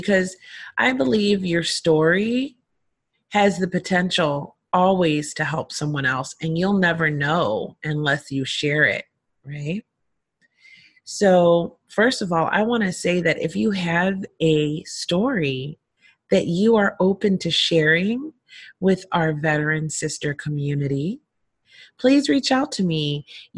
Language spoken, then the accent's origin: English; Philadelphia, Pennsylvania, United States; also born or lived in Hershey; On one hand, I was growing up in West Philly and in the city in a harsher environment. And on the other hand, I was growing up in an ideal, beautiful community in a small town in central Pennsylvania called Hershey